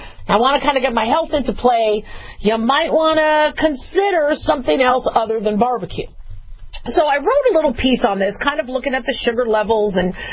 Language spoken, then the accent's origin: English; United States; But mind you, I'm very American. I love barbecue.